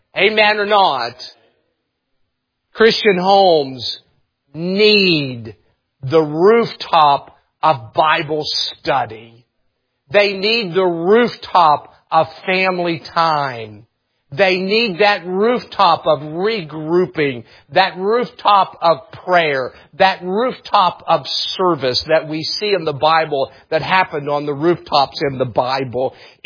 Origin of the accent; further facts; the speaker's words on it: West Virginia, United States; Here I am, I'm from West Virginia, and I'm calling you a bunch of communists.